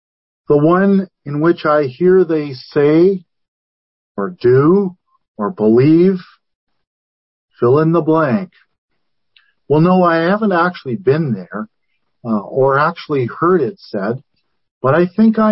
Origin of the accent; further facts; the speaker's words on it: Canada; So you ask, what does this have to do with us today, as Canadian Unitarian Universalists, in this city, in this fellowship?